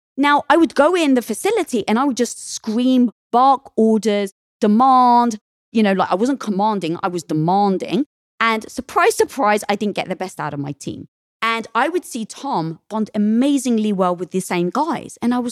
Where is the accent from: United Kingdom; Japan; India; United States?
United Kingdom; I'm British.